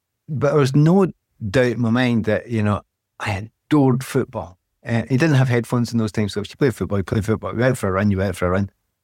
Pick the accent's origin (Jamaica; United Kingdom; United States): United Kingdom; Scotland; But I'm very much Scottish. I happen to have an Irish passport as well. I'm Irish partially as well, but I'm Scottish.